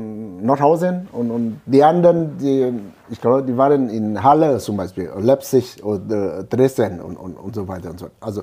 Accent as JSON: {"language": "German", "region": "Hanoi", "country": "Vietnam", "tie": "born or raised there", "second_language": "German", "said": "Ich wurde in einem Ort, also ein Dorf, nicht weit von Hanoi geboren. Also ich bin so eine Art Landjunge, ja? Ja. Ich komme aus dem Land."}